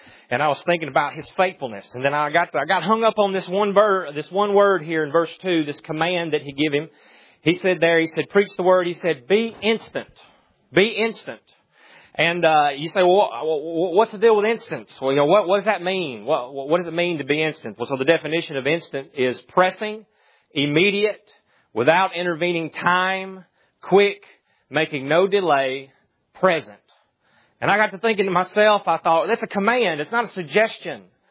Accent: Alabama, United States

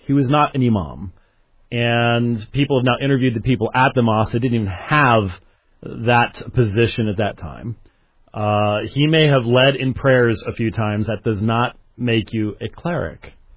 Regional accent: Scotland, United Kingdom; That's true, but I communicate that with people, and I'm Scottish.

